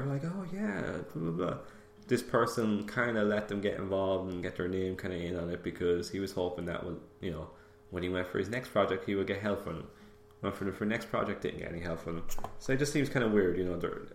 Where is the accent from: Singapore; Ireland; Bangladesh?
Ireland; County Offaly; I'm from Offaly, I'm trying to make films, this makes sense.